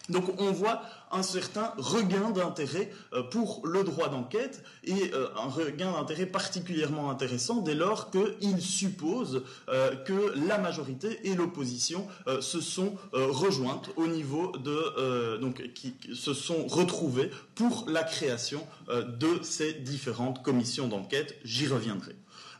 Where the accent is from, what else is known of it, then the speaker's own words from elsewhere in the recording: Belgium; non seulement parce que je suis belge